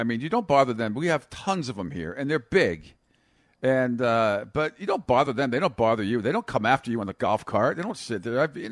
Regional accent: New England, United States; There are plenty of ponds that I grew up around in New England and got invited to.

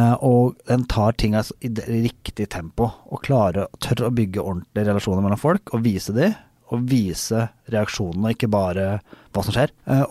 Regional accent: Toten, Innlandet, Norway; Mens jeg er fra Lille, Lille Toten.

